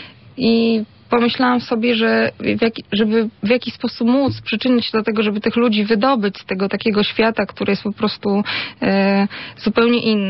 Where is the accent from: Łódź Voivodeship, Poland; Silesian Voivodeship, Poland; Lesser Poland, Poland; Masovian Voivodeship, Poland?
Łódź Voivodeship, Poland; Łódź; urodziłam się w Łodzi i w niej mieszkam już póki co całe swoje życie.